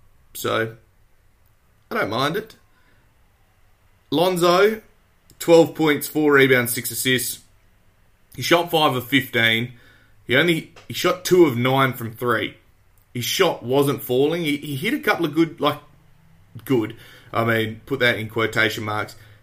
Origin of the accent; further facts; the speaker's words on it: Australia; I mean, he's a Kiwi, and I'm an Aussie.